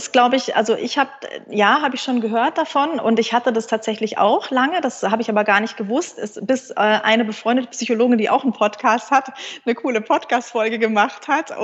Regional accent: Munich, Bavaria, Germany; Ich bin ein Münchner Kindl und konnte, glaube ich, eher Skifahren als laufen.

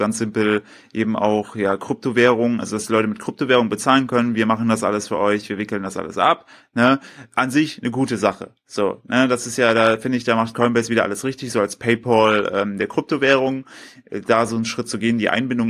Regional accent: Germany; soweit ich das als ich als dummer Deutscher verstanden habe

